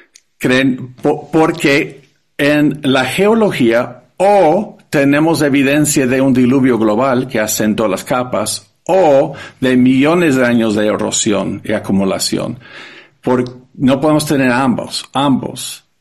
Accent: United States; Spanish is a second language; yo que soy norteamericano nunca he ido al Gran Cañón

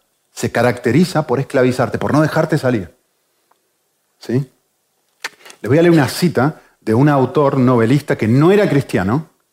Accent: Argentina; Yo pertenezco a la República Argentina, yo soy un ciudadano de la República Argentina.

